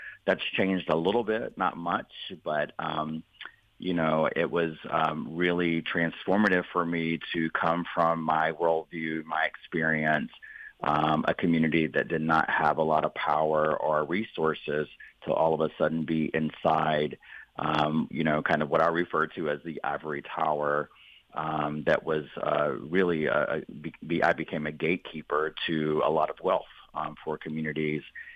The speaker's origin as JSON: {"language": "English", "region": "North Carolina", "country": "United States", "tie": "born or raised there", "said": "So, as you mentioned, I'm Native American. I'm an enrolled member of the Lumbee Tribe in North Carolina, which is where I grew up. Came from a family that did not have a lot of money or wealth."}